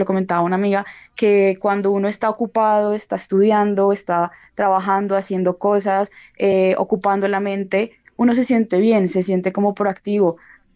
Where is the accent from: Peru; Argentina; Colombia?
Colombia; moved away; cuando yo salí de Colombia y llegué acá, al principio no me dio tan duro